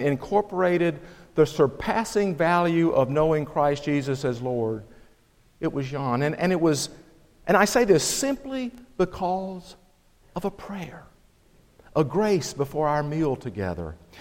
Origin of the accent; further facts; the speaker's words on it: United States; it was Teresa and myself, Americans, with all the abundance and opportunity being born an American carries with it